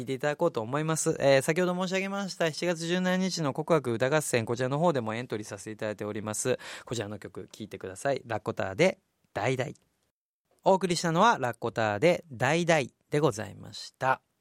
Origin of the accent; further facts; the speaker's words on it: Kobe, Hyogo, Japan; 僕はもともと神戸出身なんで震災も僕は経験してますし